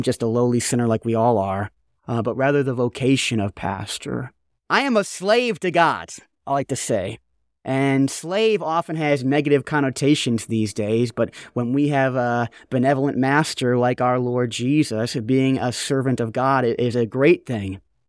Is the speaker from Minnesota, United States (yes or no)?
no; Buffalo, New York, United States; I grew up in New York, up in Buffalo, Niagara Falls area